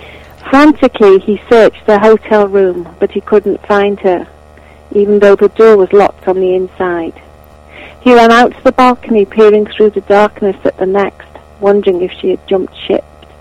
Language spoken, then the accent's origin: English; Pwllheli, Wales, United Kingdom; Yes, I'm from Pwllheli in North Wales, UK.